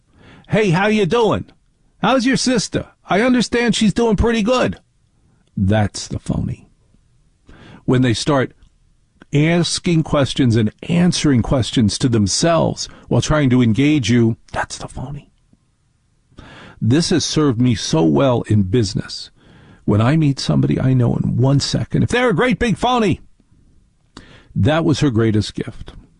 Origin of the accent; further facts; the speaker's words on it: New Jersey, United States; In the life that I grew up in New Jersey, the women were 100% in charge and still are.